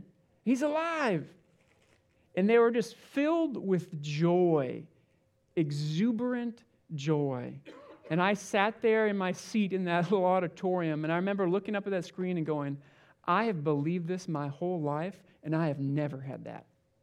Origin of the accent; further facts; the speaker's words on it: Michigan, United States; also born or lived in Papua New Guinea; When I was young, my parents were missionaries in Papua New Guinea. We came back and we grew up. I grew up in Michigan and I always went to church.